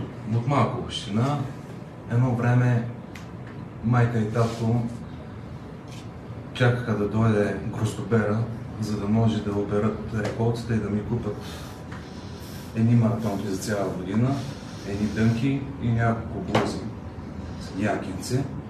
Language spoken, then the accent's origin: Bulgarian; Stamboliyski, Plovdiv Province, Bulgaria; На 34 години съм от Стамбулийски. Това е Пловдив област.